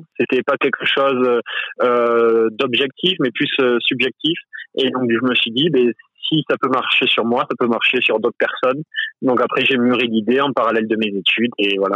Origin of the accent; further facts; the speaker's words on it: Toulouse, Occitanie, France; surtout le sud-ouest, comme je viens de Toulouse.